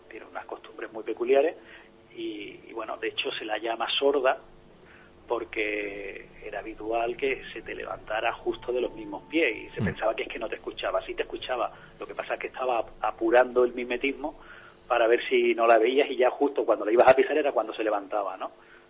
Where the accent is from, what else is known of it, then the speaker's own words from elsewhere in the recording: Málaga, Andalusia, Spain; yo soy de Málaga y salgo a cazar en Málaga, lo que es la provincia de Málaga.